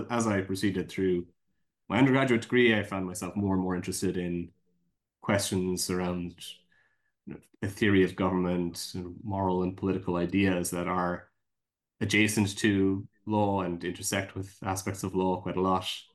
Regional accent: Ireland; I grew up in Ireland in the kind of 80s and 90s. Most people of my generation would be first generation students in university.

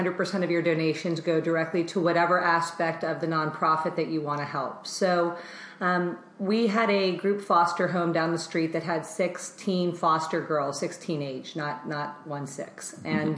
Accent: Oviedo, Florida, United States; I figured growing up in Oviedo, I went to Oviedo High School, I went to Valencia, I went to Rollins.

